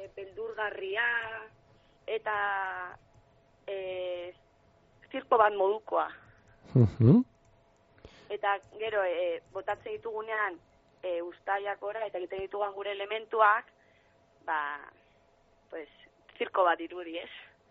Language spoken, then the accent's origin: Basque; Vitoria-Gasteiz, Basque Country, Spain; Jo, banilen Gasteizkoa nintzen